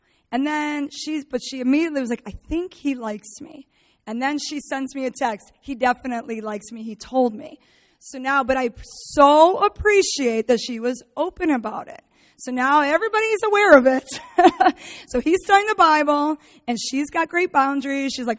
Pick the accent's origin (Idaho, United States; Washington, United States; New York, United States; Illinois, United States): Illinois, United States; Chicago; now in Michigan, United States; You know, my whole life, I've lived in the city of Chicago. I'm a Chicagoan. Then I moved to Michigan. It's like just two states away, still in the Midwest, so people are kind of the same.